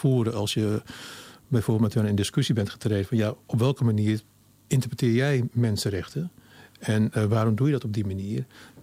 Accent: Meppel, Drenthe, Netherlands; Ik ben namelijk opgegroeid in Meppel. Mm-hmm. Meppel is Drenthe, vlakbij Hogeveen, vlakbij Assen.

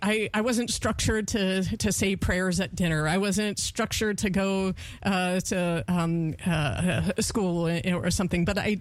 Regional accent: San Francisco, California, United States; Let's say I'm 4 years old in San Francisco. This is my hometown.

